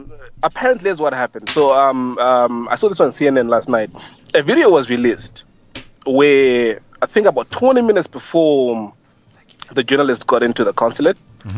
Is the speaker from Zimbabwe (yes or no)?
yes; Zimbabwe; I'm from Zim